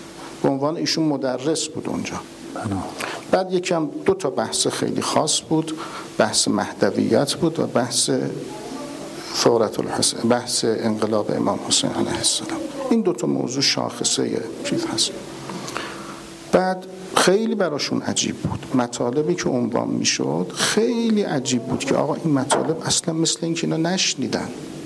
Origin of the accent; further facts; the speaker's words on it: Iran; بعد من گفتم که من مثلا از ایران آمدم